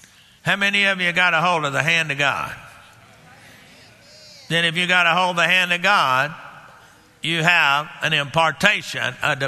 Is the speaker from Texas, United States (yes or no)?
yes; Texas, United States; But I'm from Texas, so that's what we say where I'm from. I think they say that up here in Oklahoma, too.